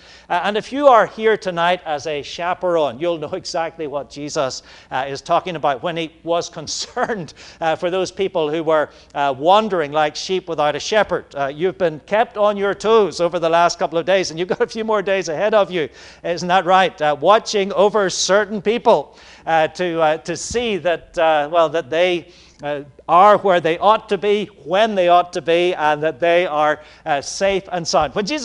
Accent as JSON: {"language": "English", "country": "Ireland", "said": "I'm from Ireland, and where I come from, sheep are fairly common."}